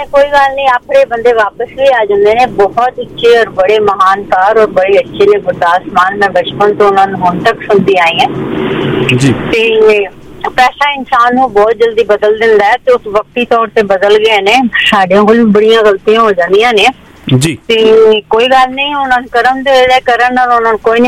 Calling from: Pakistan; ਅੱਛਾ ਜੀ ਮੈਂ ਪਾਕਿਸਤਾਨ ਤੋਂ ਹਾਂ

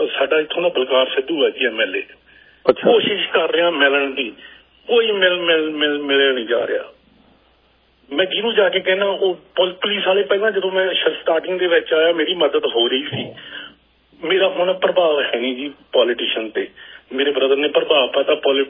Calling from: Punjab, India; ਮੈਂ ਪੰਜਾਬ ਤੋਂ ਗੱਲ ਕਰ ਰਿਹਾ ਇਸ ਵਕਤ।

